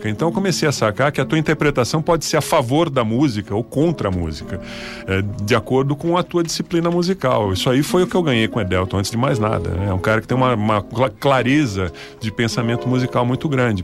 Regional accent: Jundiaí, São Paulo, Brazil; now in São Paulo, Brazil; Eu cresci em Jundiaí, que não é uma cidade muito distante de São Paulo, mas lá eu tinha um modo de vida muito diferente, né?

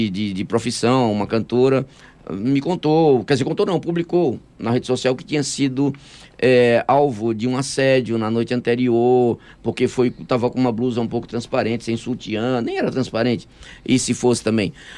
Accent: Paraíba, Brazil; Eu falei, isso é Paraíba. Uhum. É minha terra.

